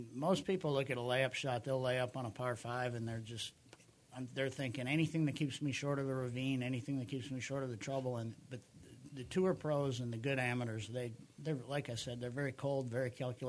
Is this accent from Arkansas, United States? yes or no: no; Minnesota, United States; My home state of Minnesota, so I got to disagree with Billy.